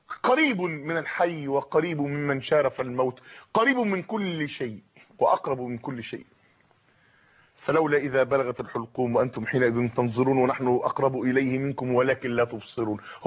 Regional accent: Tanta, Gharbia, Egypt; فلما تيجي تشوف عندنا في طنطا

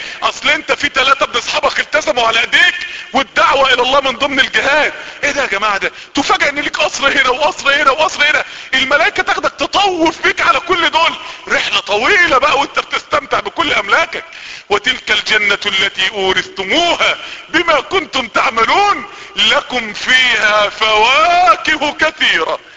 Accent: Mansoura, Dakahlia, Egypt; ما يعرفوش ان انا من المنصورة

